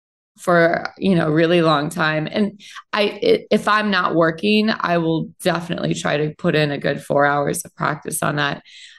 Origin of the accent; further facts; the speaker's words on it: Ohio, United States; I grew up in Ohio and, there's kind of a lot of that going on.